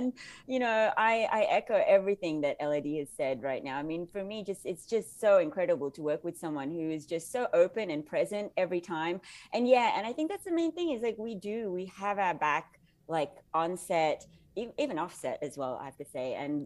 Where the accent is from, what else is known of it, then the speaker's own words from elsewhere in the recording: Philippines; obviously being Filipino